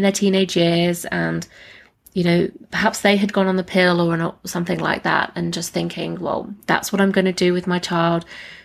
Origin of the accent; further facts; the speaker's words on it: England, United Kingdom; moved away as an adult; now in Australia; that's when I'm from England, came backpacking, came to Australia